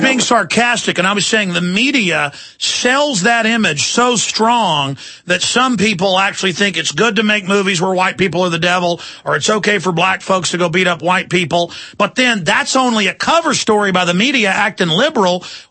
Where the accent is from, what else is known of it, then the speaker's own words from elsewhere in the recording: Dallas, Texas, United States; I mean, I grew up in Dallas with white friends, black friends, Hispanic friends